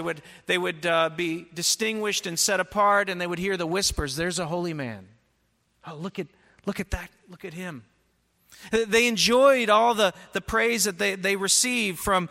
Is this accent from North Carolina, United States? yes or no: yes; North Carolina, United States; They were people like growing up in North Carolina, we had a guy who had a television program